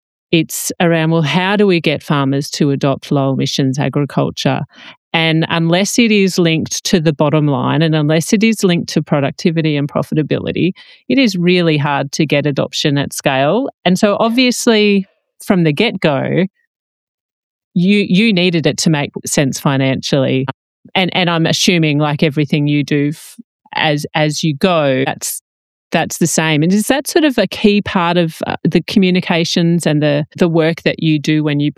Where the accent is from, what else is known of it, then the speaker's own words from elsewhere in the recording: Australia; However, I think so much of what we do on farming as Australian farmers is having a go, trial and error.